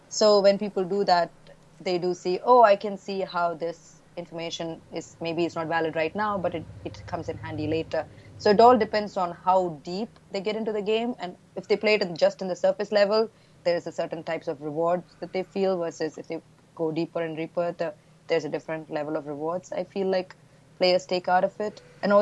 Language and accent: English; India; because I grew up in India.